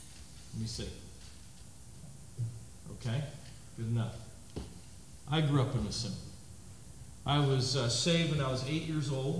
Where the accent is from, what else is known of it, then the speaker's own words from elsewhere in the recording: Missouri, United States; now in Kansas, United States; I'm actually from Missouri. I have to confess I live in Kansas, but I'm actually from Missouri.